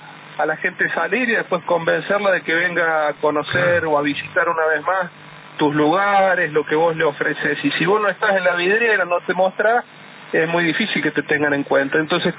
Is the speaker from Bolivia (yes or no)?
no; Merlo, San Luis, Argentina; como soy de Merlo, el turismo tiene una influencia muy importante en nuestra comunidad.